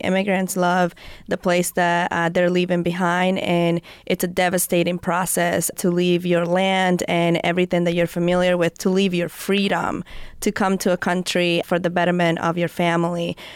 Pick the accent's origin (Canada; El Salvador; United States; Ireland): El Salvador; I love this land as much as I do my home country. I consider this my home, and I consider El Salvador my home.